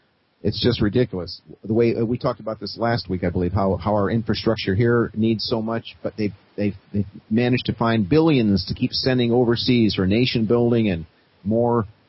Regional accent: United States; as an American, I'm damn well going to talk about it

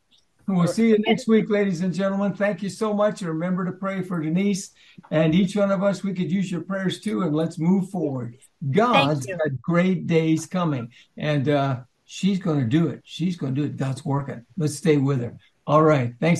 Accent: Glendale, California, United States; I'm really sad that where I grew up in Glendale is now the woke capital, I guess, of California.

